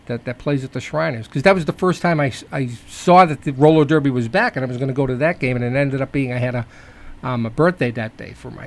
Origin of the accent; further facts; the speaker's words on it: Boston, Massachusetts, United States; Half Lebanese. And when I grew up in East Boston, it was around my Italian grandmother.